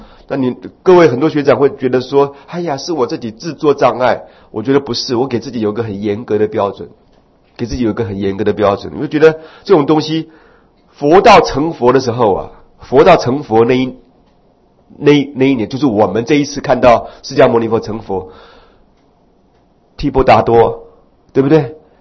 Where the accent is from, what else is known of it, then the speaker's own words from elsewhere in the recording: Taiwan; 大家都会认为我是外省人，不会知道我是台湾人